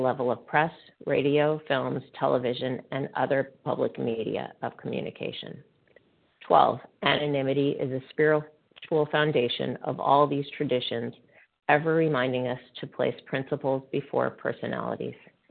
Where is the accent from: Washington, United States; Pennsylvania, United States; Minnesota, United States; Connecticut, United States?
Pennsylvania, United States; Good morning. … from Pennsylvania.